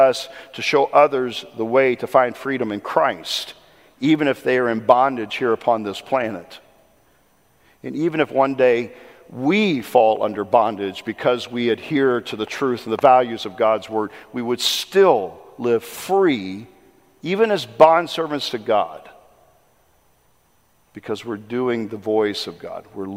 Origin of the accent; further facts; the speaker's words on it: United States; And the beauty of being an American is I have the opportunity within my constitutional government to voice my opinion